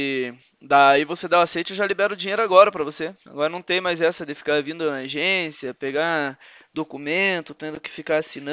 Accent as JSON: {"language": "Portuguese", "town": "Curitiba", "region": "Paraná", "country": "Brazil", "said": "sou daqui de Curitiba."}